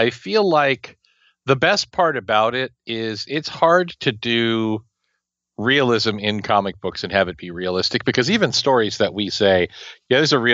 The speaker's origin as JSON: {"language": "English", "region": "Kansas", "country": "United States", "said": "because I'm from Kansas and it's 20 years behind."}